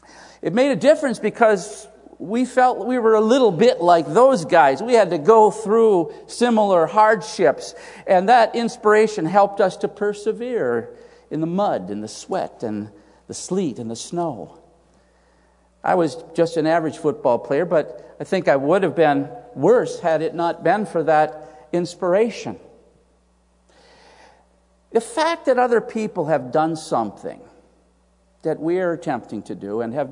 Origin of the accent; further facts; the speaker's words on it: Wisconsin, United States; I might have mentioned this before here, but I grew up in Wisconsin during the 1960s, the glory years of Green Bay football